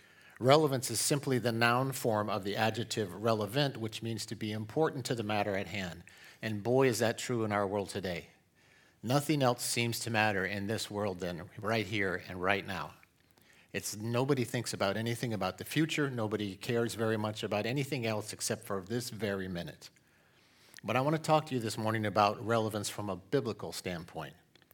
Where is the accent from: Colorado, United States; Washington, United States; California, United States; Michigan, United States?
California, United States; Most of you guys know that Deborah and I, we hail from California. We view ourselves as refugees here in Florida from that place.